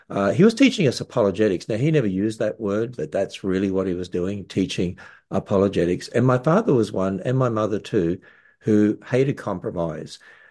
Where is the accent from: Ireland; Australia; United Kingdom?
Australia; Queensland; accent: Australian; also born or lived in Cairns; now in United States; I have a down under accent because I was born in Australia. Born right up the north in the city of Cairns, actually, and grew up all over the state of Queensland because my father was a teacher and he was transferred every 3 years as he was promoted.